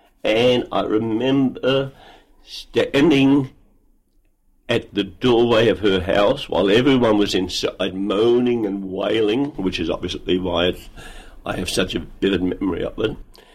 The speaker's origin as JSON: {"language": "English", "town": "St Kilda", "region": "Victoria", "country": "Australia", "tie": "born or raised there", "said": "I was born at the Women's Hospital in Carlton, and I came home to a little street in St Kilda, in Faulkner Street, at 51, number 51, and that was a place of many memories."}